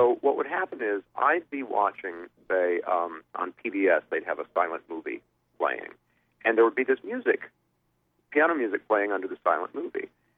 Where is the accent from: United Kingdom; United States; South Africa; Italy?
United States; Saratoga Springs, New York; my hometown, Saratoga Springs, not only had Skidmore College, but when I was a little boy, I think when I was about six or so, they built a big performing arts center there